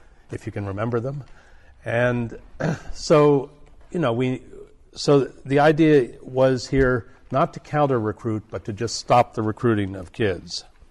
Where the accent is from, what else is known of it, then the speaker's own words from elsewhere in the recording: Arcata, California, United States; I come from Arcata. Arcata has a long tradition of being a progressive city.